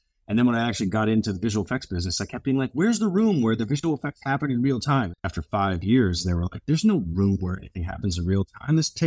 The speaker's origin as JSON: {"language": "English", "region": "Alaska", "country": "United States", "lives_now": "Los Angeles, United States", "said": "When I got to LA, nobody would hire me for anything because I was from Alaska."}